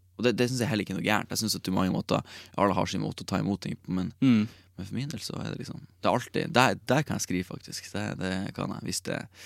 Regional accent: Bodø, Nordland, Norway; Så Jeg kan synes i hjembyen min Kan jeg synes det kan være litt I Bodø

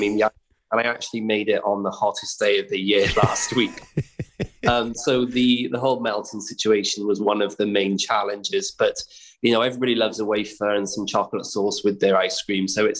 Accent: Wales, United Kingdom; So, if Wales couldn't win, I was, you know, was going to go for England, you know, proud Brit as well.

